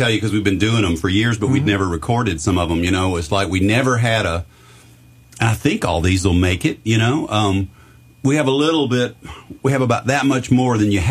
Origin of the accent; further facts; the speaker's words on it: Mississippi, United States; this kind of garagey band that I never saw live growing up in Mississippi